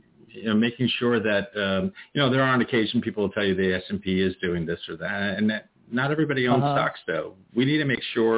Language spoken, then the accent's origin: English; Westchester, New York, United States; I always felt a manner of kinship growing up in Westchester as a non-Christian growing up.